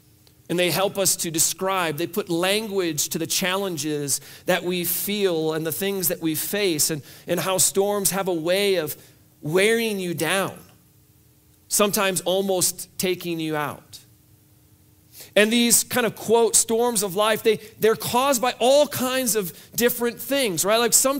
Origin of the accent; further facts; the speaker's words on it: Iowa, United States; speaking as a guy who moved here from the Midwest, I grew up in Iowa